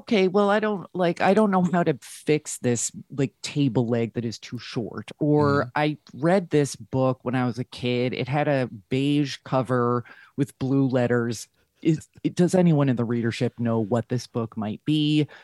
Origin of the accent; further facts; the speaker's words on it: New Jersey, United States; I grew up in New Jersey, very nice sort of averag